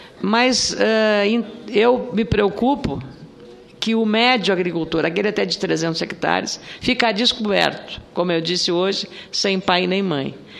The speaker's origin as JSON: {"language": "Portuguese", "region": "Rio Grande do Sul", "country": "Brazil", "said": "eu sou do Rio Grande do Sul"}